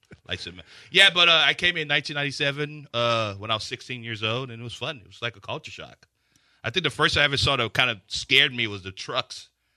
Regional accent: Nigeria; Yeah, look, I'm from Nigeria. I don't even want to go to Nigeria.

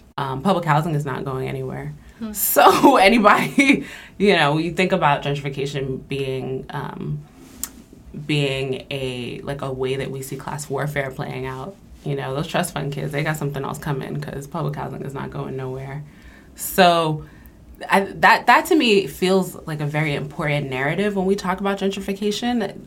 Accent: Brooklyn, New York, United States; But I grew up in Brooklyn, and my family is Haitian immigrant family, and I grew up with a single mom.

